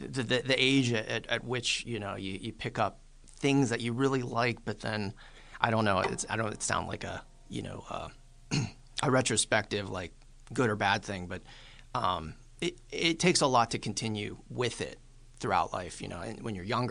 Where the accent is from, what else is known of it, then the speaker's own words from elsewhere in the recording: Greensburg, Pennsylvania, United States; I grew up in Greensburg, PA, and you know, friends, immediate family still lives out that way